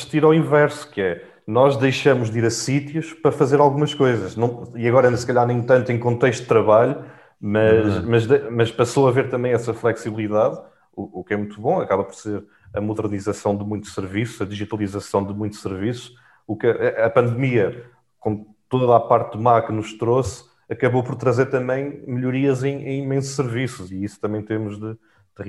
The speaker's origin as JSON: {"language": "Portuguese", "town": "Canas de Senhorim", "region": "Viseu", "country": "Portugal", "tie": "born or raised there", "lives_now": "Lisbon, Portugal", "said": "Desde este último ano a minha casa é na grande região de Lisboa, mas também tenho passado alguns meses na terra de onde sou natural, em Canas de Senhorim."}